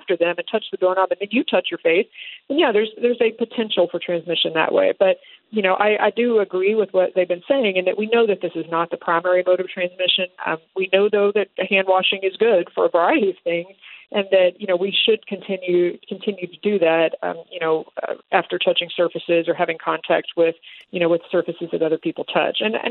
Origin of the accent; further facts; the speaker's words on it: Houston, Texas, United States; As Dr. Pauly mentioned, I'm from Houston originally